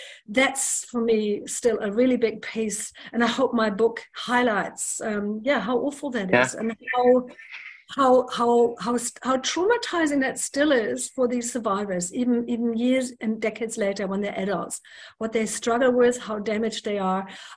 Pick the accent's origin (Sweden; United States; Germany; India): Germany; I mean, I come from Germany.